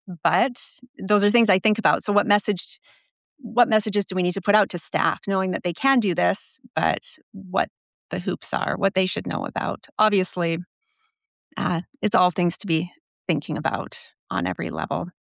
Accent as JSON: {"language": "English", "country": "Canada", "said": "I'm from Canada, right?"}